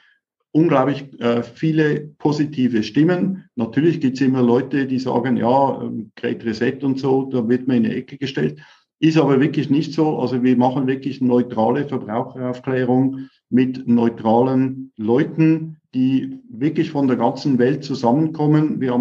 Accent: Switzerland; moved away as an adult; now in Germany; Also ich bin in der Bank groß geworden, wie fast jeder zweite Schweizer. Mich hat es dann irgendwann mal nach Deutschland gezogen

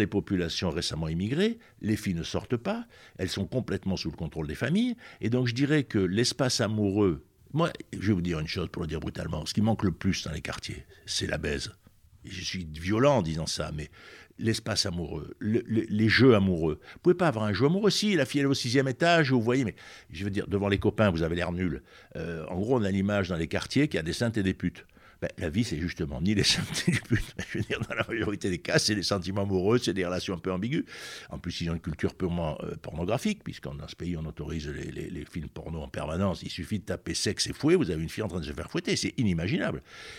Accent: Marseille, Provence-Alpes-Côte d'Azur, France; Moi, quand j'étais jeune à Marseille

